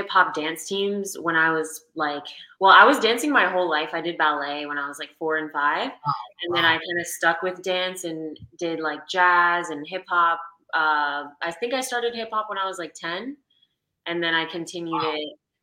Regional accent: East Coast, United States; the culture is so different, obviously, from what I grew up in on the East Coast

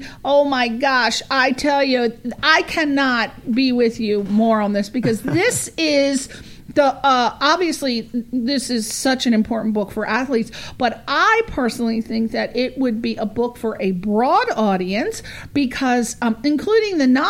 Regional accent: East Coast, United States; Another friend, I'm from the East Coast. They have what's called black ice.

